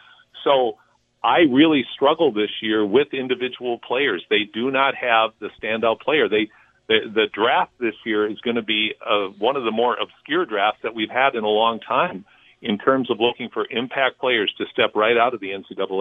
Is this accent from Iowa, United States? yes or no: yes; Iowa, United States; Well, I'm a bit of a homer here because I'm from Iowa, so I'm hoping University of Northern Iowa will be one of those dark horses.